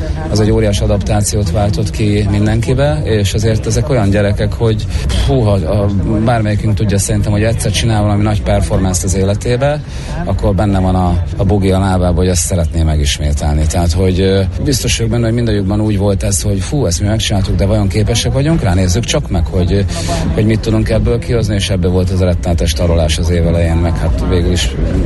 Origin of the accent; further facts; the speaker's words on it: Hungary; mert magyar ember vagyok